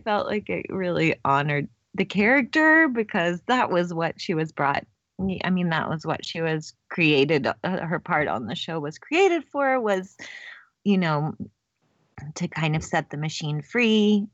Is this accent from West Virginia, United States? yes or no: no; Dallas, Texas, United States; I mean, we're both from Dallas and we both had gone to SMU